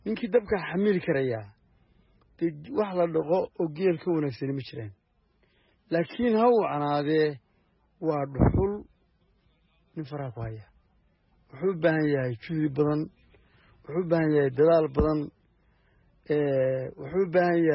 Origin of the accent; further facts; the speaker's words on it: Sool, Somalia; waxaanu nahay Soomaali Soomaal, dhaqankeenu waa xoolo dhaqasho.